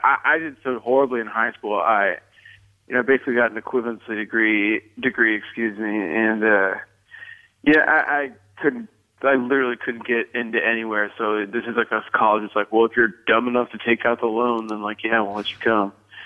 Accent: Rockford, Illinois, United States; No, I'm from Rockford, like an hour away. Okay.

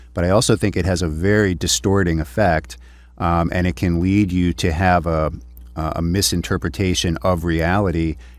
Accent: Pittsburgh, Pennsylvania, United States; I grew up in Pittsburgh, 1979.

